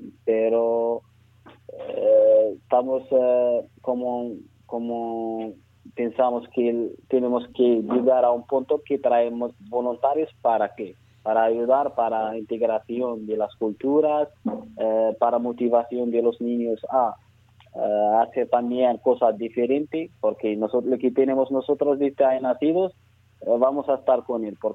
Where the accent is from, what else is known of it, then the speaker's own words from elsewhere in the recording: Errachidia, Drâa-Tafilalet, Morocco; Spanish is a second language; El nombre de la ONG es el nombre de mi pueblo, Rashidia, que vive en el sur de Marruecos, cerca del desierto, Rashidia, un pueblo, y antiguamente Sarsuk.